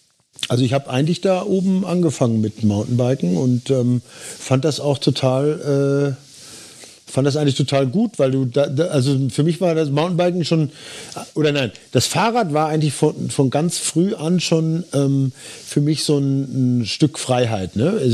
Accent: Dortmund, North Rhine-Westphalia, Germany; ich bin in Dortmund groß geworden, direkt im Dortmunder Süden, da ist relativ viel Wald hinten dran und dann fällt es relativ steil ab zum Ruhrufer runter

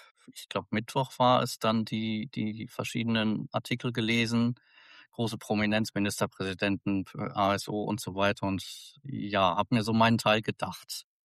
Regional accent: Schleswig-Holstein, Germany; danach bin ich dann wieder erst nach Berlin und dann wieder in meine Heimat nach Nordfriesland zurückgekehrt

